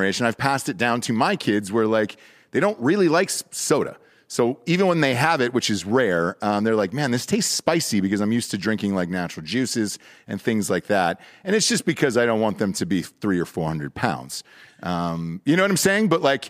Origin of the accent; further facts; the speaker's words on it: Georgia, United States; We're from Georgia.